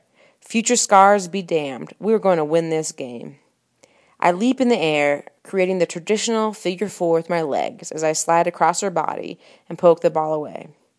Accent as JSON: {"language": "English", "town": "Seattle", "region": "Washington", "country": "United States", "tie": "born or raised there", "said": "So I grew up in Seattle, where we had fields called Syntrex."}